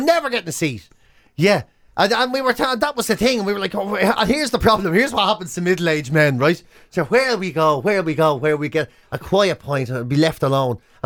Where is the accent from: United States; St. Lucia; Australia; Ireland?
Ireland; Dublin, Leinster; Yeah, whereas I still live in Dublin.